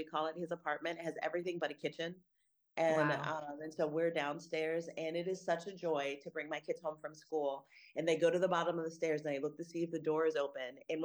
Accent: Texas, United States; also born or lived in Minnesota; you may have heard me talk about the fact that I'm originally from Texas. I claim Texas. I'm an Army brat, so I'm from everywhere. But Texas has been the longest place that I've ever lived until we moved to Minnesota.

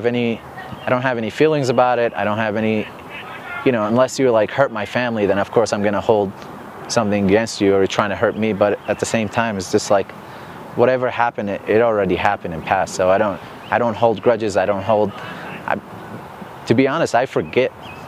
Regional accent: Iraq; English is a second language; And you know, I grew up in Iraq, so like freedom of speech wasn't a thing.

